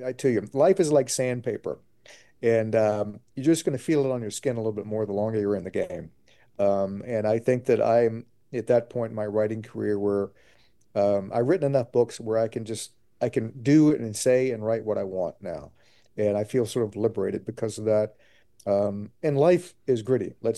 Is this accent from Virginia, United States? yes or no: yes; Virginia, United States; Look, I'm old enough that when I grew up in Virginia, when I was born in Virginia, segregation was still legal.